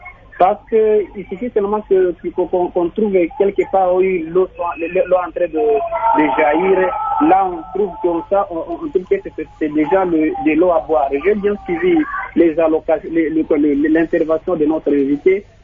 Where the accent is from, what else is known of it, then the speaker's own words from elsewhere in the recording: Bukavu, South Kivu, DR Congo; Parce que si chez nous à Bukavu, c'est une pratique qui laisse à désirer.